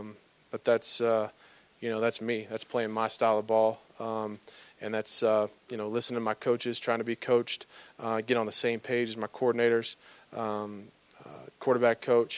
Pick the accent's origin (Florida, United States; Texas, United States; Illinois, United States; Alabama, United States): Texas, United States; Growing up in Texas, you know, you kind of inherited into the Cowboys fans